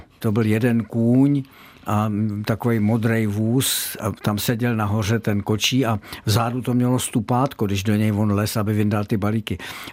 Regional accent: Prague, Czechia; Vinohrady byly úžasný. Zaprvé jsme se prali v rajské zahradě se Žižkovákama.

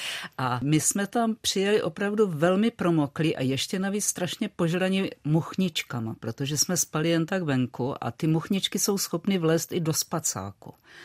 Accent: Brno, South Moravian Region, Czechia; i když já jsem z Brna.

